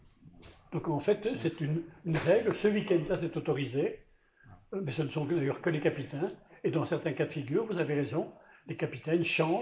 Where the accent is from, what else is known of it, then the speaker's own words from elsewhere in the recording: Belgium; puisque je suis belge